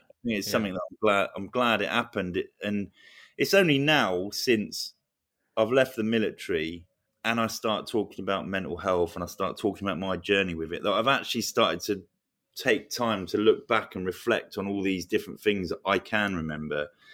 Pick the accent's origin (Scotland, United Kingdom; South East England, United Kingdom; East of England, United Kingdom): East of England, United Kingdom; Luton; You know, I grew up in Luton.